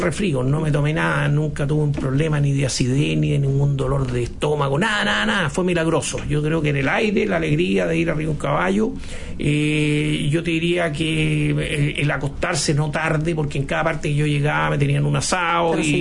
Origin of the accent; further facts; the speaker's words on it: Chile; Nosotros somos chilenos